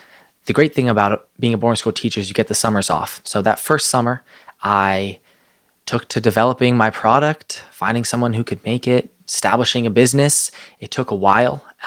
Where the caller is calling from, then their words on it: New Hampshire, United States; Thank you so much for having me. I'm calling from New Hampshire